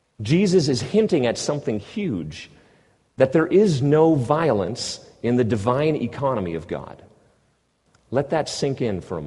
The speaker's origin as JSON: {"language": "English", "country": "Canada", "said": "which is such an indictment on me as a Canadian father."}